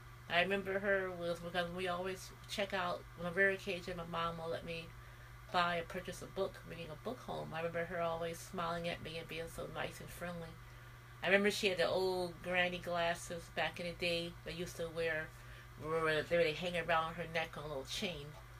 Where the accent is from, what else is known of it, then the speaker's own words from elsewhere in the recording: California, United States; I remember one bookstore I used to attend when I was little, growing up in California.